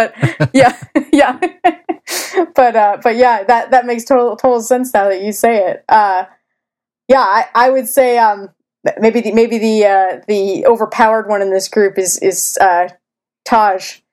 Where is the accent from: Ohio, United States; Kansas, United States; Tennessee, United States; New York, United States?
Ohio, United States; maybe it's just because I grew up in Ohio, you know, which is, we have a lake, but it's landlocked